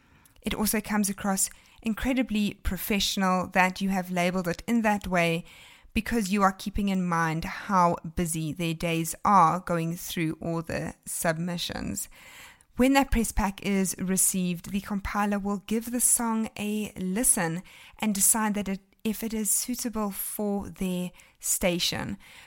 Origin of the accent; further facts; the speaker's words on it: Pietermaritzburg, KwaZulu-Natal, South Africa; he is actually from my hometown, Pietermaritzburg, and even attended St. Charles College, where many of my friends attended school as well.